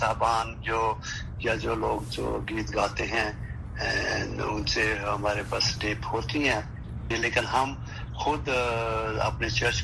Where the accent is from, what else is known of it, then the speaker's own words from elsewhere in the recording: Sialkot, Punjab, Pakistan; now in Washington, United States; اب وہ پاکستان سے ہی ہیں اور ہم دونوں سیالکوٹ سے ہیں۔